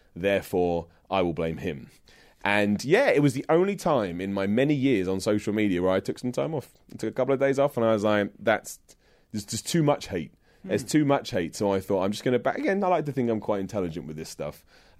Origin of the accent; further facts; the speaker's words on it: Luton, East of England, United Kingdom; I'm from London. I'm from Luton, but it's like 10 minutes away from London.